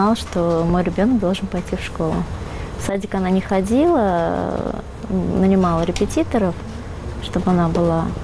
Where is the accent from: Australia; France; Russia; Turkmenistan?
Turkmenistan; Дело в том, что мы вообще родом из Туркмении